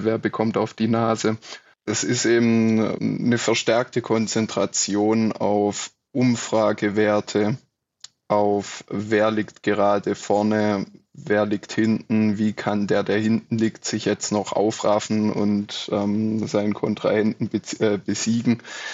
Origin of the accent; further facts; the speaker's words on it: Pforzheim, Baden-Württemberg, Germany; Ich komme aus Pforzheim, arbeite hier auch an der lokalen Hochschule